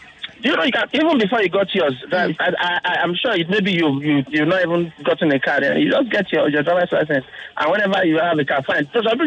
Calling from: Apapa, Lagos, Nigeria; Yes, I'm calling from Apapa.

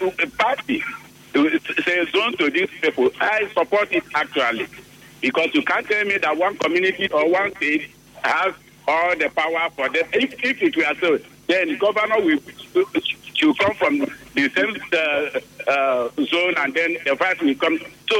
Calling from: Abia, Nigeria; I'm calling you from Abia State. It's happening here in Abia State as well.

